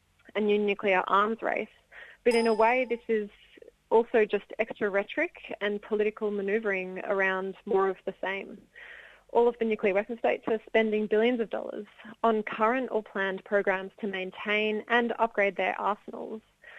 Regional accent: Australia; So as the Australian population, we have a really important role to push for these policies to end.

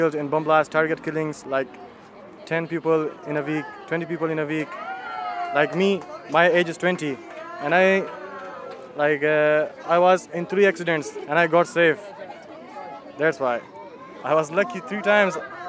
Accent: Afghanistan; also born or lived in Pakistan; we are Hazara. First, Hazara from Afghanistan. We didn't have any place in Afghanistan, and when we came out from Afghanistan to Pakistan, same in Pakistan, they are killing Hazara people.

